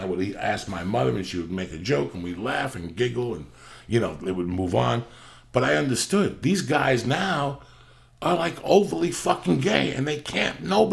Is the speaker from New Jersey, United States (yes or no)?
yes; New Jersey, United States; I grew up, when I grew up in Jersey, my mom had the bar.